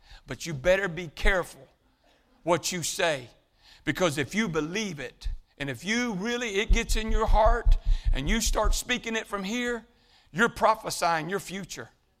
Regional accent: Houston, Texas, United States; I grew up in Houston, and I was born and raised at St. Luke's Medical Center. So growing up in Houston, I've always been a sports fan, and I like the Astros.

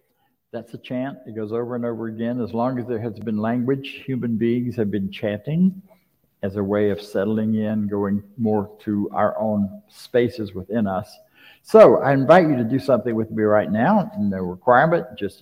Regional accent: Florida, United States; I grew up in Florida and there was without air conditioning, so it would get really hot in the summertime.

